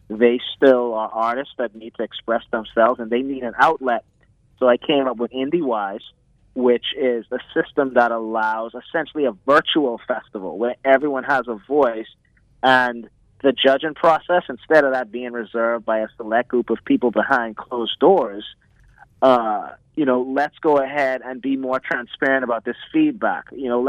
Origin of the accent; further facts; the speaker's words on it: Bahamas; now in United States; born and raised in the Bahamas, been living here in South Florida for the past 8 years now.